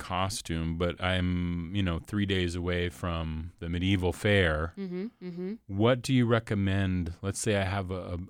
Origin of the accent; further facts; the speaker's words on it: Harrisburg, Pennsylvania, United States; I mean, I'd be like, where are you from? I'd be like, I'm from Harrisburg.